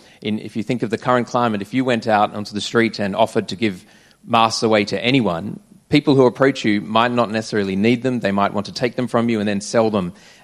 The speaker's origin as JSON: {"language": "English", "country": "Australia", "tie": "born or raised there", "said": "I grew up in Australia in suburbia"}